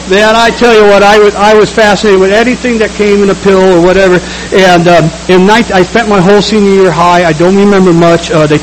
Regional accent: Chicago, Illinois, United States; born there; I have to tell you a little bit about me real quick, and I was born in Chicago. Nothing special.

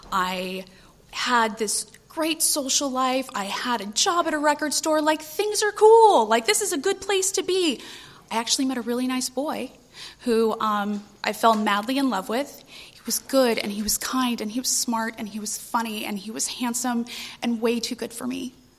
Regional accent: Poway, California, United States; I'm from San Diego, but I am from a little town called Poway. Born and raised, middle-class family.

